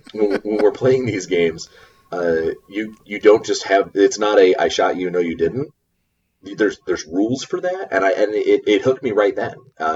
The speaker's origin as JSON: {"language": "English", "country": "United States", "said": "As an American, I am staying out of this."}